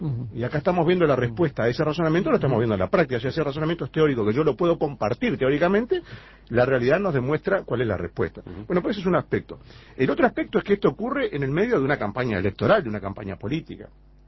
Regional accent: Uruguay; yo como uruguayo me siento afectado.

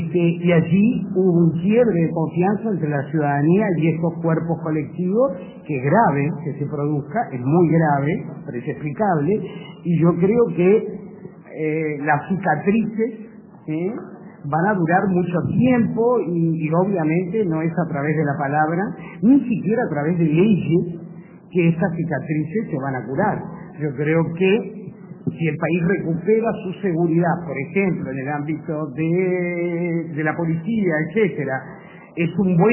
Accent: Uruguay; Yo crecí en un Uruguay en donde el policía o el militar, crecí en el Uruguay a partir del 50, digamos, no está tan lejos

